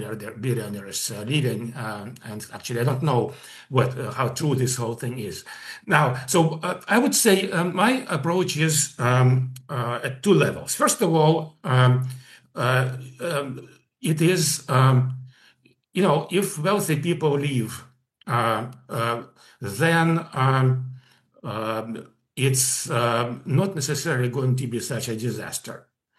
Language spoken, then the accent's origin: English; United States; now in Austria; here in Austria, for example, it was kind of hard to get a bank account. Because I'm American, right?